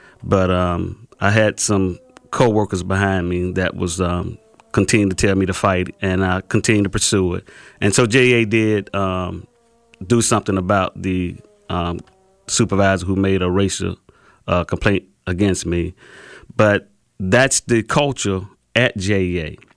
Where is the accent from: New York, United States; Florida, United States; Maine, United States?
Florida, United States; Jacksonville; Well, let me say this. I was born and raised in Jacksonville. I'm a military veteran.